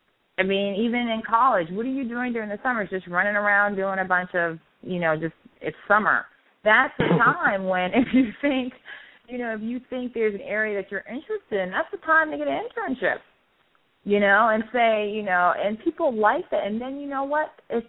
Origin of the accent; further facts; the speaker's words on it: Charleston, United States; I remember growing up in Charleston, you had grown women that would go to the mall and wrap the packages.